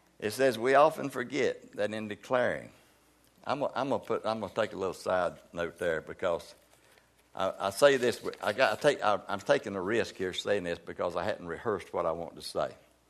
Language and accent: English; the South, United States; And so I'm a Southerner myself.